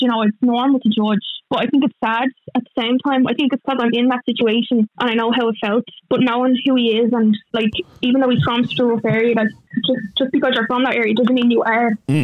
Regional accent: Bray, County Wicklow, Ireland; I'm from Bray, and people always say that Bray is a very posh area

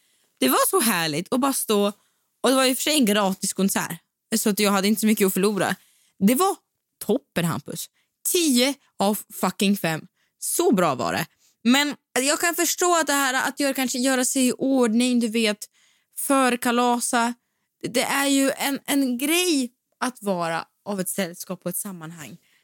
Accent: Gothenburg, Västra Götaland County, Sweden; accent: Gothenburg dialect; Ja, men det är någonting som jag saknar väldigt, väldigt starkt är faktiskt min göteborgska som är ganska så frånvarande nu.

